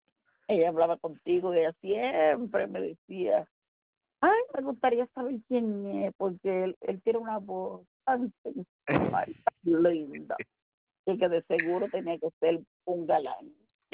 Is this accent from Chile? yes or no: no; Puerto Rico; moved away; O si yo soy de Puerto Rico. Llevo aquí más que 20 años.